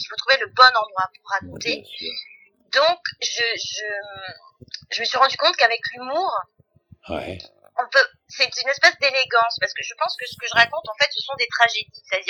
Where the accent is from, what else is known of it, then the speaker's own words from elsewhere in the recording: Tulle, Nouvelle-Aquitaine, France; born there; Je suis né à Tulle.